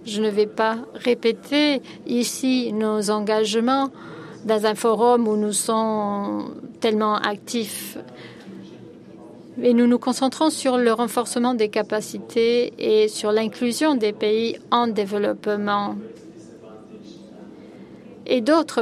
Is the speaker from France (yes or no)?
no; Switzerland; En tant que Suisse et représentant du gouvernement suisse